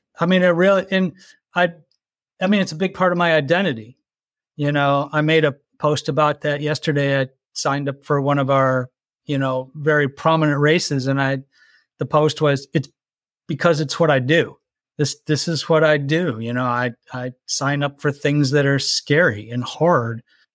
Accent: Buffalo, New York, United States; I grew up in Western New York in Buffalo, you know, so basically football and hockey culture.

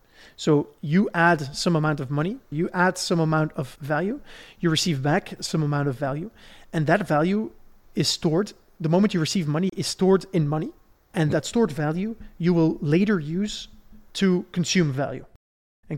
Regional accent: Belgium; Where I grew up in Belgium, there was nearby a very good baker

